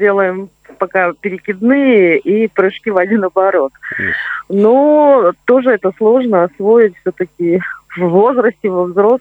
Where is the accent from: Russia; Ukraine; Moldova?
Russia; Tolyatti, Samara Oblast; now in Kaliningrad, Russia; Я в детстве в Тольятти занималась в секции фигурного катания, но случилась травма и потом переезд на север с родителями.